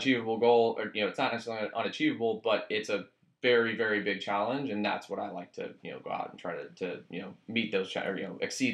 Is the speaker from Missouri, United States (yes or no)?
yes; Missouri, United States; I was from Missouri, didn't have much exposure to that kind of high finance